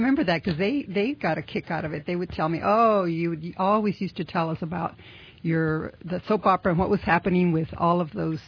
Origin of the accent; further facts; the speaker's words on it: Texas, United States; We grew up in South Texas. My mother was half Mexican and half English and Scottish.